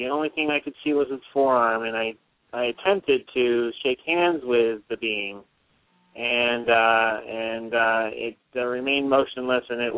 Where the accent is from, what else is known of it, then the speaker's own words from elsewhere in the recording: Maine, United States; I'm from Maine